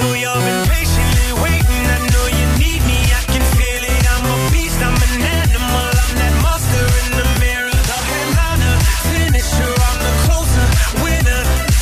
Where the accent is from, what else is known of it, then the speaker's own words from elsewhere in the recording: Dordrecht, South Holland, Netherlands; Ik kom ook uit Dordrecht.